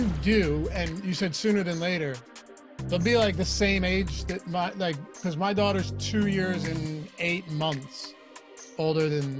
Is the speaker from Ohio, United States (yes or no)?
no; Pennsylvania, United States; I'm not from Philly, though. From the suburbs of Philadelphia.